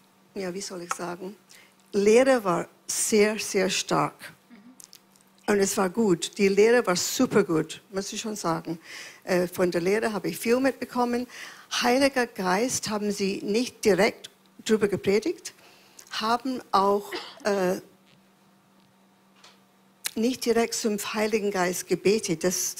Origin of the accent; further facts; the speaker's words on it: Glasgow, Scotland, United Kingdom; ich komme aus Glasgow in Schottland. Und meine Mutter war Christ, mein Vater nicht.